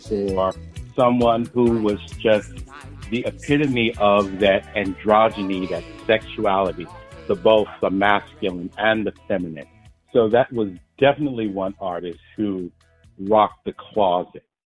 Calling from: Chicago, Illinois, United States; I'm calling from Chicago.

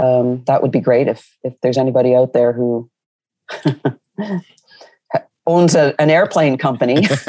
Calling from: Almont, Ontario, Canada; I'm actually speaking from Almont, which for your listeners, they should know Almont, Ontario, of course, because it's the home of the birthplace of the inventor of basketball, James Naismith.

